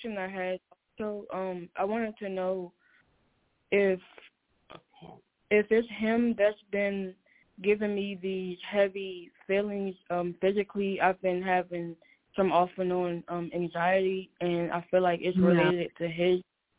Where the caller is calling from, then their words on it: Maryland, United States; 301-520-6072, Maryland.